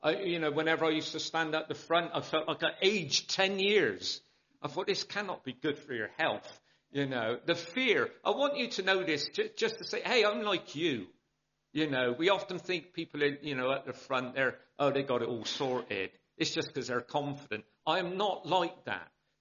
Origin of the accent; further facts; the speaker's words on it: Bristol, South West England, United Kingdom; accent: South Bristol; my accent, South Bristol, brought up in a housing estate.